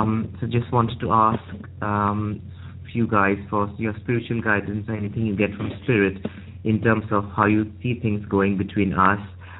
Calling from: United Kingdom; I'm calling from the UK. I'm calling through Skype.

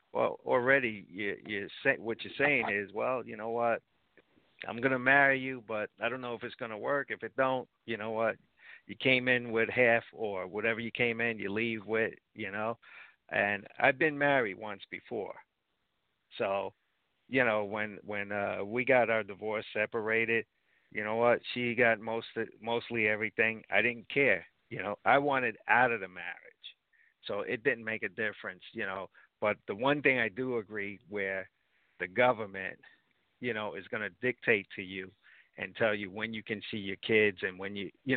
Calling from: Sayreville, New Jersey, United States; New Jersey and Sayreville.

